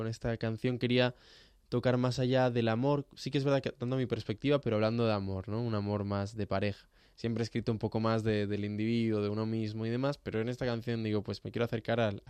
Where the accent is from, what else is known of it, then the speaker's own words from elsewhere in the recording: Uruguay; also born or lived in Ibiza; nací en Ibiza. Y con 4 añitos ya me fui de allí. O sea que de ibicenco tengo poco. Pero bueno, luego me fui a Uruguay.